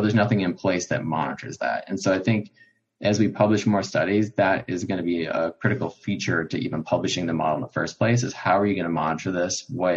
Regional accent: Chicago, Illinois, United States; growing up in Chicago, I could see it, they just brought the city together

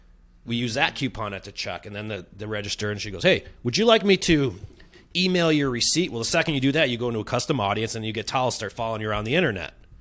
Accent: Chicago, Illinois, United States; now in San Diego, United States; I'm coming in as a transplant. I'm from Chicago.

